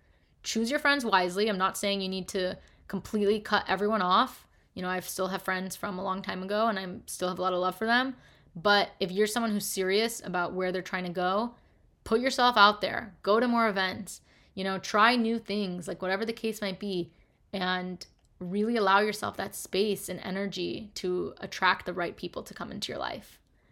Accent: Chicago, Illinois, United States; If you don't know, I'm originally from Chicago.

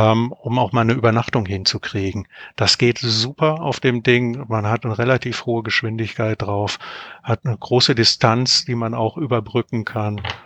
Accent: North Rhine-Westphalia, Germany; ich komme halt hier aus der Ecke von Köln, ein bisschen rumzufahren in die Eifel rein.

